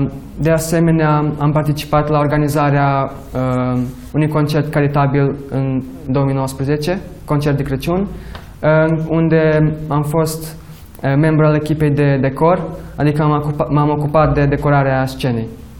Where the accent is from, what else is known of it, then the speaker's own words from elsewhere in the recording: Romania; Romanian is a second language; În rest, sincer, mă simt acasă în România pentru că aici am crescut. Nu sunt român, nu am cetățenie, dar sunt român cu sufletul.